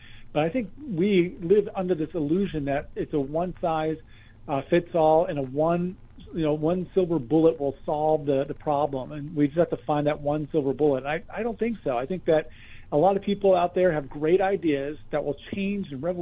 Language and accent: English; Alaska, United States; You know, I grew up in Alaska, but, you know, being in Southern Nevada all these years is really – soften me up.